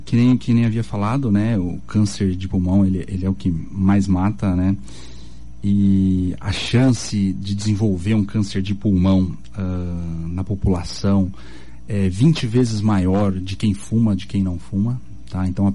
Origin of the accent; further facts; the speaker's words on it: Dourados, Mato Grosso do Sul, Brazil; Sim, sim, sou natural daqui de Dourados, fiz faculdade aqui em Dourados, fiz residência em clínica em cirurgia geral aqui em Dourados, só fiz a residência de cirurgia torácica em São Paulo.